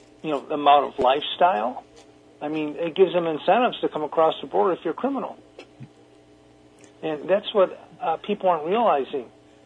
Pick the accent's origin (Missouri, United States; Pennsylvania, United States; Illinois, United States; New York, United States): Illinois, United States; Chicago; because I'm from Chicago, and I think we mentioned this earlier, the kids on the south side or on the west side in Austin, they're suffering terribly.